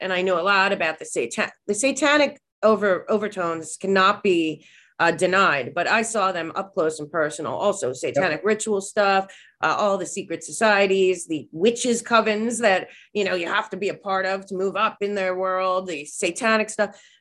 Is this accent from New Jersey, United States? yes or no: yes; Cherry Hill, New Jersey, United States; because when I was growing up, I grew up, you're in Great Neck, I grew up in Cherry Hill